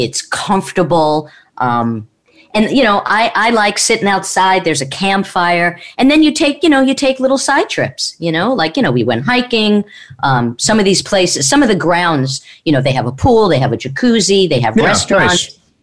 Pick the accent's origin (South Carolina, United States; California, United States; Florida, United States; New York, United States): New York, United States; Long Island; I know, but I grew up in Long Island, and I went to summer camp.